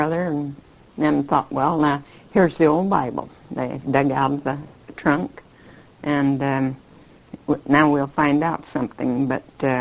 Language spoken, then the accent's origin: English; Colorado, United States; I was born in Colorado. And my mother's mother and father, why, I partly grew up with them.